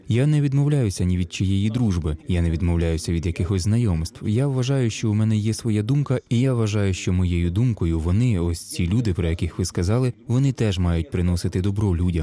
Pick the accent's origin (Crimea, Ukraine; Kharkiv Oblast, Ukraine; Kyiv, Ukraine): Kyiv, Ukraine; Будь-яка людина, котра зростала у важкі часи, так звані 90-ті роки, котра народилася і виросла в Києві, котра закінчила будівельний інститут, мала тих чи інших знайомих.